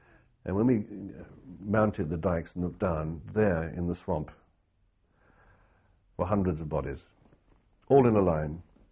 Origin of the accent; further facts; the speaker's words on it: United Kingdom; I'm a British journalist